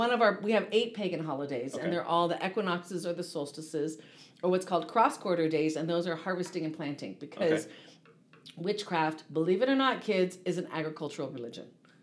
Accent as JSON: {"language": "English", "region": "California", "country": "United States", "tie": "born or raised there", "said": "I grew up in Orange County."}